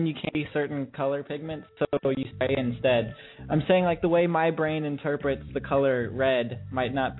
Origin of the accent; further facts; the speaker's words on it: Ohio, United States; I'm from Northeastern Ohio